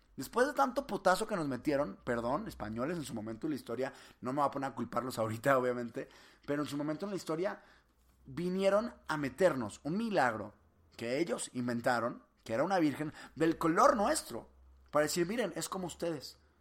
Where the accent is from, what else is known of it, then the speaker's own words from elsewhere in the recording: Monterrey, Nuevo León, Mexico; yo soy de Monterrey